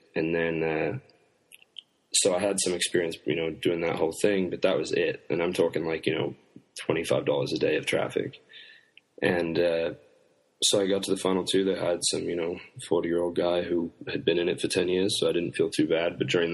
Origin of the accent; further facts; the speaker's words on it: California, United States; 20 minutes from my hometown, in California where my parents lived.